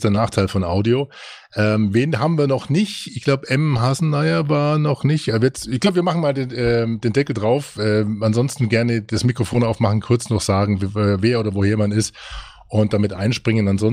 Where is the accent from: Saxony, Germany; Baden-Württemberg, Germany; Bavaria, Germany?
Bavaria, Germany; Nuremberg; beste Grüße nach Nürnberg in meine alte Heimat.